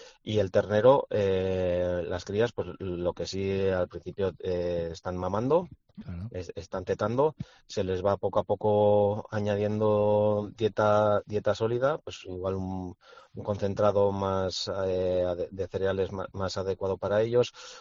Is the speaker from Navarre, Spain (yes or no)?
yes; Izal, Navarre, Spain; desde el valle, desde Izal, que es mi pueblo, hasta el Pico de Hori, la Selva de Irati.